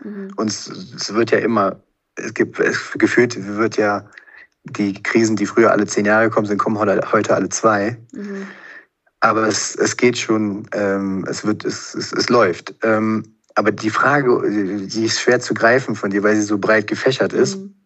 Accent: Cologne, North Rhine-Westphalia, Germany; es hat schon immer gut gegangen als Kölner so.

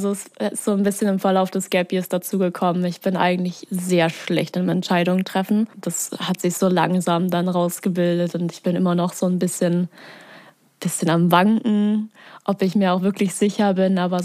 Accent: Germany; Ich komme halt nicht direkt aus Bremen, ja. Ich komme aus so einem Dörfchen daneben. Deswegen kannte ich hier noch nicht die ganzen einzelnen Orte.

